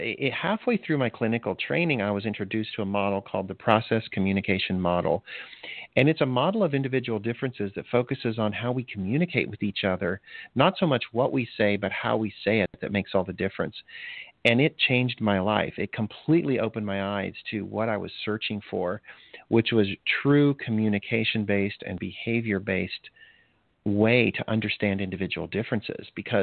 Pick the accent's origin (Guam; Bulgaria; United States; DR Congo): DR Congo; also born or lived in Botswana; I grew up in Africa. My parents were missionaries, and I spent most of my early year in Zaire, which is now the Democratic Republic of Congo, and then Botswana.